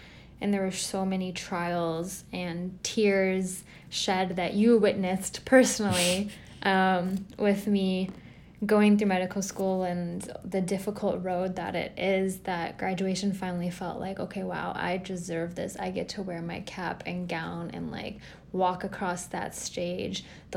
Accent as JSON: {"language": "English", "country": "Pakistan", "said": "We are a Pakistani family, and so our weddings are huge."}